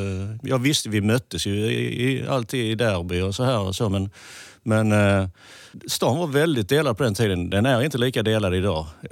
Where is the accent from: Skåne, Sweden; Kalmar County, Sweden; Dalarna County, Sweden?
Skåne, Sweden; Hässleholm; jag är från Hässleholm och när folk frågar var man är ifrån så trots att jag har bott här nere sedan 81 så säger jag ändå alltid att jag är hässleholmare.